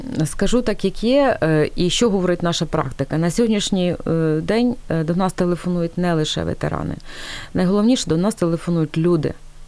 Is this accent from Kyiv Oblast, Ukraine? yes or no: no; Cherkasy, Cherkasy Oblast, Ukraine; тому що я черкащанка в шостому поколінні.